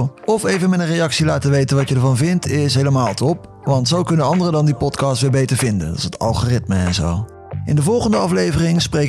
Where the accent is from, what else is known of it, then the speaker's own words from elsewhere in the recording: Veendam, Groningen, Netherlands; born there; Geboren in Groningen, Vauxhall, Veendam. Nu al een hele lange tijd woonachtig hier in de stad. Het noorden altijd trouw gebleven.